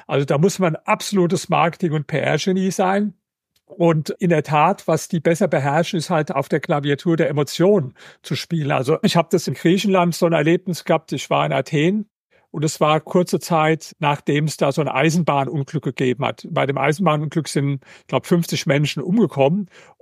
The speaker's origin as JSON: {"language": "German", "country": "Germany", "said": "ich komme ja hier aus Deutschland."}